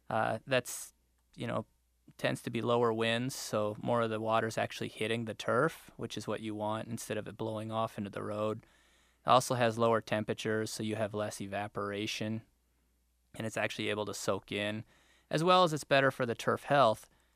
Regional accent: Iowa, United States; also born or lived in Tennessee; I grew up in Iowa, actually, and then I spent the last 10 years at the University of Tennessee in graduate school.

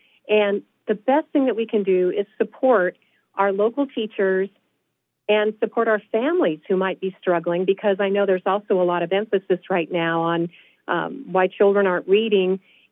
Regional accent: Bieber, California, United States; I was just thinking about the elementary school that I went to in Aden, California. My family lived in Bieber

